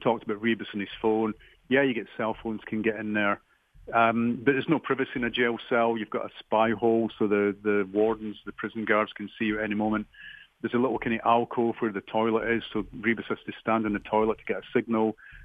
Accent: Edinburgh, Scotland, United Kingdom; So to be the second Scottish crime writer from Edinburgh to be knighted was a big deal for me.

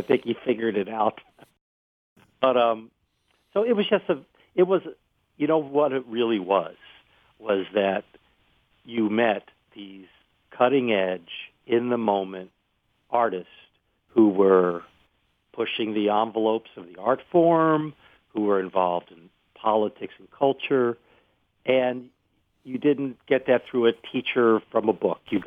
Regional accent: University City, Missouri, United States; I grew up in University City about the time I was 12

